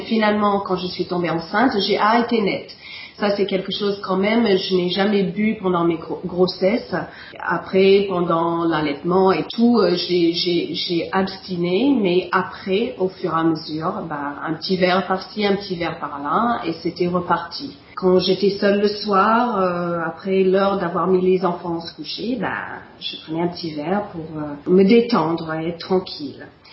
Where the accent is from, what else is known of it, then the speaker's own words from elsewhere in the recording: United States; French is a second language; now in France; j'avais toujours eu envie de vivre en France, je suis des États-Unis.